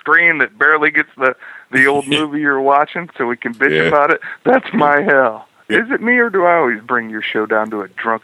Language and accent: English; Cleveland, Ohio, United States; I was born and raised in Cleveland.